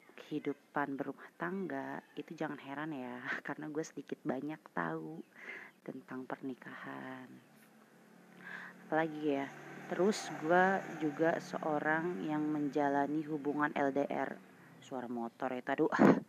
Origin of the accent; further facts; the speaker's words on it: Sumatra, Indonesia; Gue juga orang Sumatera lah, makanya suara gue ngebas begini walaupun gue cewek. Gue kerja di Sumatera, cuma beda provinsi dengan Sumateranya tempat kelahiran gue.